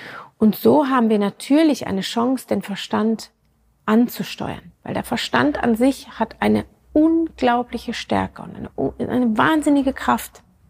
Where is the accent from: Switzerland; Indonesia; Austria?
Switzerland; Ich bin Schweizerin, bin da sehr in so einem Dorf groß geworden.